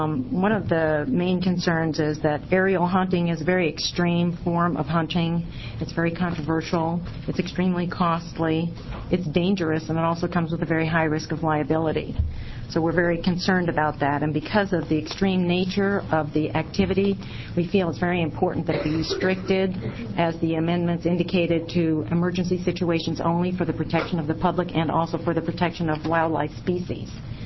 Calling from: Jacksonville, Oregon, United States; And I come from Jacksonville, Oregon today, and appreciate the opportunity to address you about this issue.

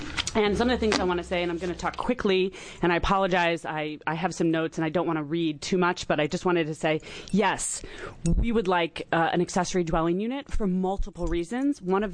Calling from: Sauvie Island, Oregon, United States; And I'm here today from Savi Island, just north of Portland, Oregon.

